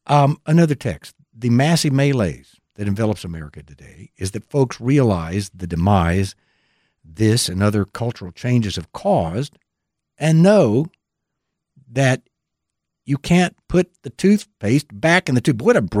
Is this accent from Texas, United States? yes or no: yes; San Antonio, Texas, United States; Johnson City, Texas, near where I grew up in San Antonio